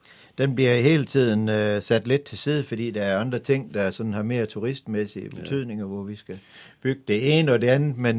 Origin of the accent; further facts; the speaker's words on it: Henne, Region of Southern Denmark, Denmark; born there; Jamen, jeg er født nede i Henne.